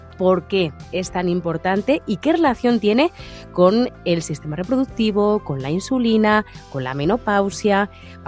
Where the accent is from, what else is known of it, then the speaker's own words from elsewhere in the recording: Trujillo, Extremadura, Spain; A buen sitio has ido a poner la era, que se dice en mi pueblo, tanto en Valverde como en Trujillo